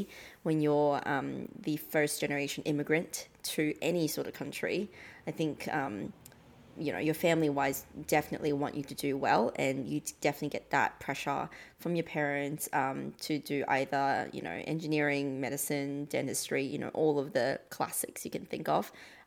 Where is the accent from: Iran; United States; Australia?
Australia; also born or lived in Auckland, New Zealand / Taiwan; growing up in Australia, especially when you're not born. I mean, I was born in Auckland. Oh, sorry about that. I was born in Auckland, and my first language is technically English